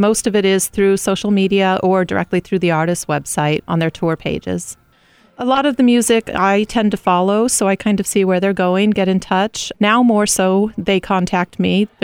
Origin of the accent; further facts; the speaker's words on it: Phoenix, Arizona, United States; I'm originally from Phoenix and grew up going to concerts constantly.